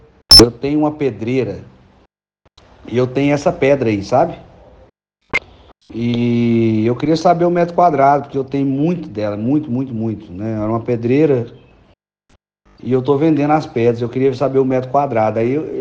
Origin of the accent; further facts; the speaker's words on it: Goiás, Brazil; a gente é de Goiás